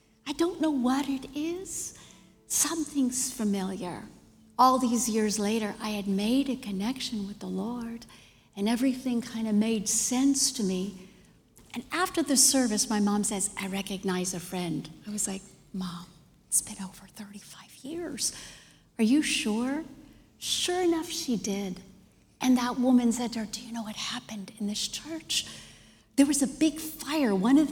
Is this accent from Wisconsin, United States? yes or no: no; Miami, Florida, United States; moved away as an adult; In 2012, we moved my mom from Miami, Florida to Texas. And as we were closing up our house, I said, well, Mom, why don't we just go to the Catholic church where we grew up in?